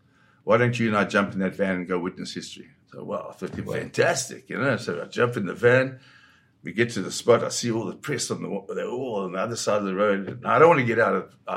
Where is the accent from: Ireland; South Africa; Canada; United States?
South Africa; So I went up to this white cop and I said to him, I'm a South African.